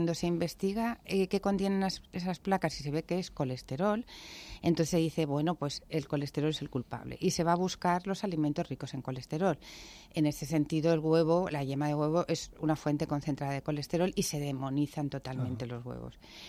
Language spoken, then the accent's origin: Spanish; Alicante, Valencian Community, Spain